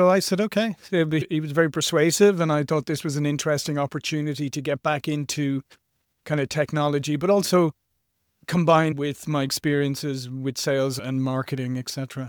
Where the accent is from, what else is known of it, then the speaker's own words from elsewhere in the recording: Ireland; moved away as an adult; now in United States; I'm originally Irish, as you can maybe tell, and I came to the US during the dot-com era.